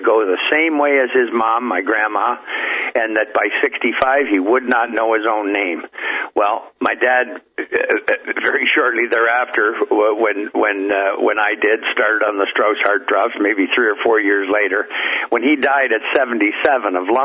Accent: Canada; I'm a Canadian, but I'm from Missouri.

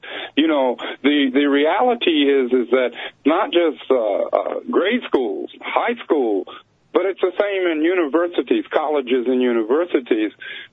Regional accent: East Coast, United States; also born or lived in California; Well, I was raised on the East Coast before going to California and finishing high school and going to college there.

